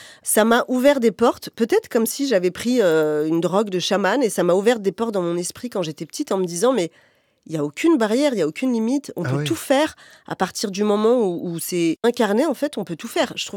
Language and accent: French; Coutainville, Normandy, France; Où j'ai grandi à mi-temps, parce qu'en fait, c'était une maison de vacances, mais on y allait tous les week-ends, quasiment, et toutes les vacances.